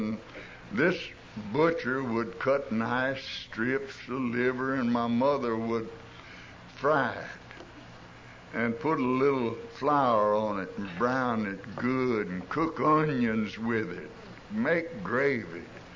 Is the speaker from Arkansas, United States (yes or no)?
yes; Arkansas, United States; I come from Arkansas by request.